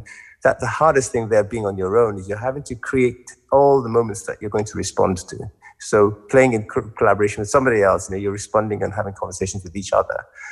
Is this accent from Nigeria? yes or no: yes; Nigeria; growing up in Nigeria at the time